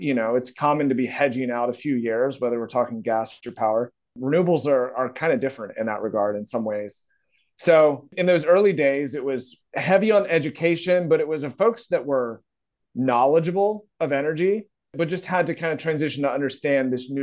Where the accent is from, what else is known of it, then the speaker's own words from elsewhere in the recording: Virginia, United States; I'm from Virginia, got my degree from Virginia Tech. So that's kind of part of the country I'm from.